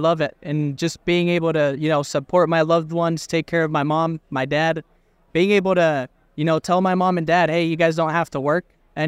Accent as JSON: {"language": "English", "town": "Park City", "region": "Utah", "country": "United States", "said": "I'm from Park City, Utah, and we're the best landscaping company out of Utah."}